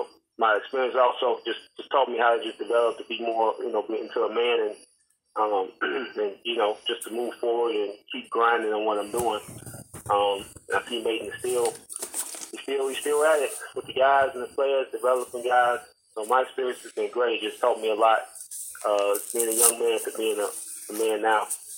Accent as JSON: {"language": "English", "town": "Chicago", "region": "Illinois", "country": "United States", "said": "I'm from Chicago, Illinois."}